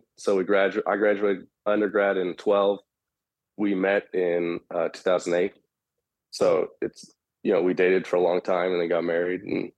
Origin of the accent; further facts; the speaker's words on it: San Jose, California, United States; I'm from San Jose, California.